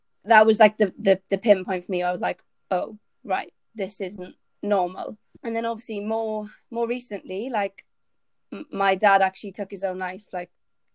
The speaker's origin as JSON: {"language": "English", "region": "Wales", "country": "United Kingdom", "said": "I'm 23, I'm from Wales."}